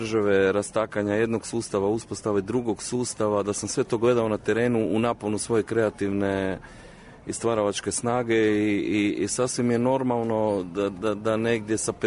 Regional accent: Croatia; born there; Mi smo bend iz Hrvatske, geografski, ja kažem ideološki, nismo nikad bili hrvatski bend, niti smo sebi dozvolili da nas neko tako naziva, jer jednostavno mi smo rođeni tamo, stvarali smo tamo, tamo smo kreirali

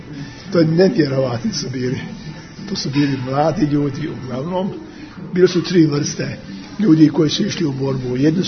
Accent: Travnik, Federation of Bosnia and Herzegovina, Bosnia & Herzegovina; Tako sam se rodio u Travniku, slučajnost, djetinjstvo sam proveo u Bosni.

